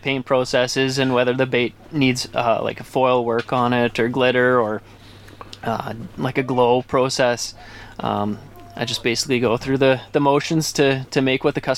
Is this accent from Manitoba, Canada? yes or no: yes; Winnipeg, Manitoba, Canada; I am from Winnipeg, Manitoba